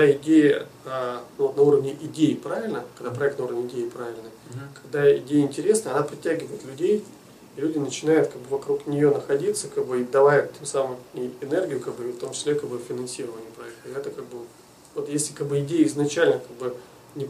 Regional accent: Perm, Perm Krai, Russia; Ну, смотри, я просто сам из Перми

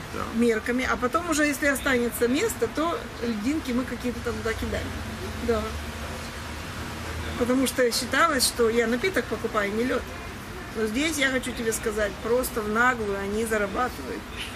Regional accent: Russia; moved away; Ты знаешь, когда я приехала сюда из России в бар, да, Я просто не могла поверить, как здесь наливают напиток.

